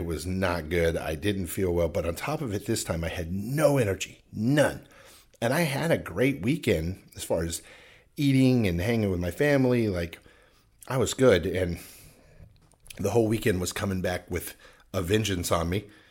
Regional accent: Alabama, United States; my mom is from Alabama. I'm from Alabama. The whole family's from Alabama

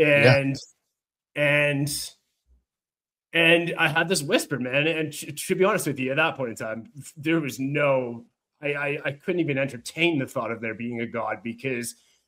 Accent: Calgary, Alberta, Canada; which I'm from Calgary, Alberta, Canada.

